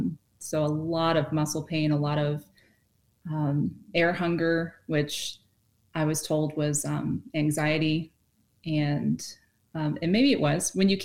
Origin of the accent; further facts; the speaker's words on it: Kentucky, United States; Yeah, I'm from Kentucky originally. Beautiful. I mean, beautiful country. Yeah. That you are one with the insects. We grew up in the woods. I was in the woods every day.